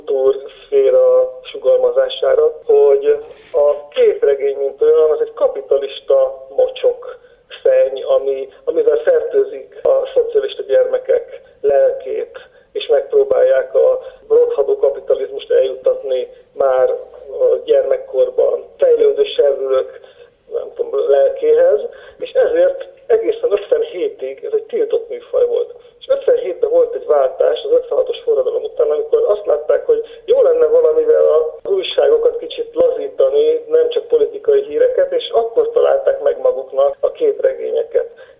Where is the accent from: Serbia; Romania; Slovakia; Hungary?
Hungary; Nagykanizsa, Zala; Nekem a szüleim nagykanizsaiak voltak, így én is ugye nagykanizsán éltem, születtem